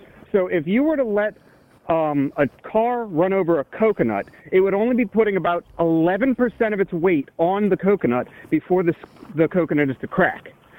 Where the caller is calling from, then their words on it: Pennsylvania, United States; I'm calling from Pennsylvania.